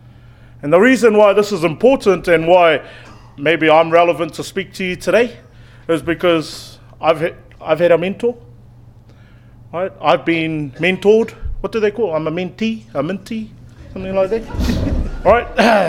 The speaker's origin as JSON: {"language": "English", "town": "Waitakere", "region": "Auckland", "country": "New Zealand", "tie": "born or raised there", "said": "Because I was born and raised out in Waitakere, out in West Auckland"}